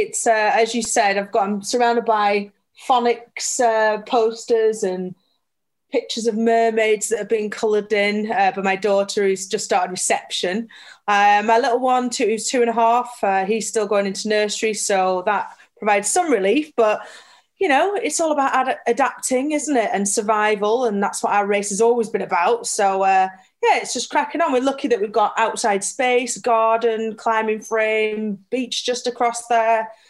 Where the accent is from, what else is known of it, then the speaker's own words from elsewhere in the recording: Burnley, North West England, United Kingdom; I grew up in Burnley. My parents still live in the same house that they always have done, just 5 minutes up the road from Turf Moor.